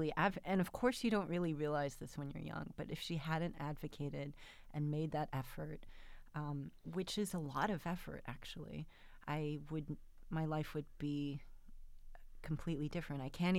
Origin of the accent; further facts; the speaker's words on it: Glen Ellyn, Illinois, United States; also born or lived in Hinsdale; I was born in Hinsdale but raised in Glen Ellen